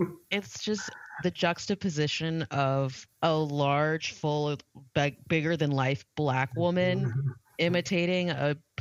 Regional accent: Hollywood, California, United States; I grew up in Hollywood.

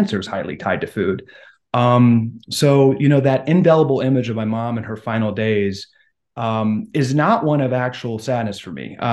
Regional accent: Washington, District of Columbia, United States; I grew up very conservative in Washington, D.C., worked in conservative politics

